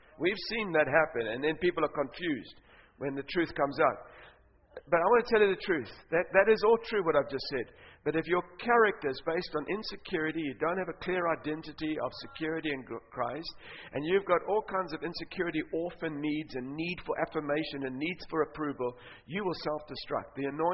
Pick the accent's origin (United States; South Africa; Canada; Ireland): South Africa; It's great to be in Australia. I come from South Africa.